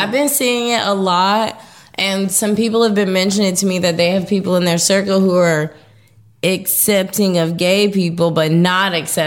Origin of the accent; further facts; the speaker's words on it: the South, United States; I'm from the South. Like, there's no way I was going to live in my mom's house walking around in boy clothes.